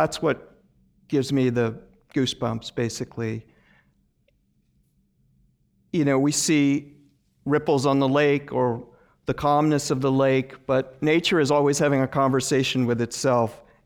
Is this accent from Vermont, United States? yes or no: yes; Bennington, Vermont, United States; this is a photograph I took in my hometown of Bennington, Vermont a couple of days ago